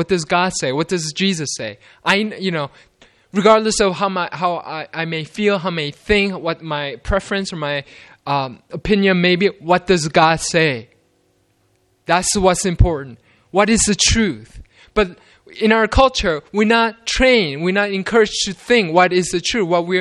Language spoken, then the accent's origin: English; Queens, New York, United States; now in Ithaca, United States; I grew up in Queens, New York. I never, you know, humanly speaking, I never want to go back there because I had such a miserable time there.